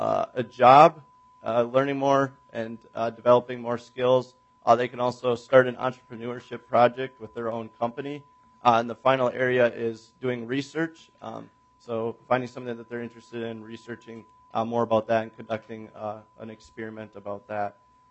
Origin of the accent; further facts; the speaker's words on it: Cold Spring, Minnesota, United States; I currently serve as the Minnesota FFA State Vice President, and I'm originally from Cold Spring, Minnesota.